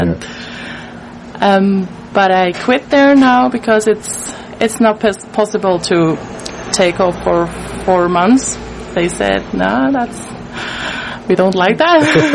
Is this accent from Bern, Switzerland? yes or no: yes; Bern, Switzerland; English is a second language; No, I'm from Bern, that's the capital.